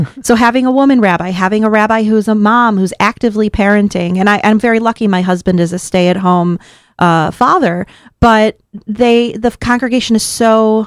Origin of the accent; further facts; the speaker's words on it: Skokie, Illinois, United States; I grew up in Skokie.